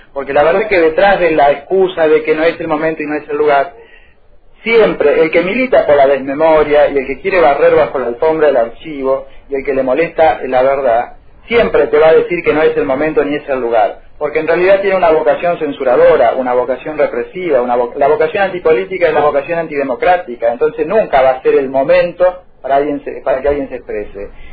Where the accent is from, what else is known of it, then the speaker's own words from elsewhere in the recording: Tierra del Fuego, Argentina; En toda la Argentina, pero en Tierra del Fuego singularmente, que somos la capital de Malvinas, somos el gobierno de Malvinas, somos la intendencia de Malvinas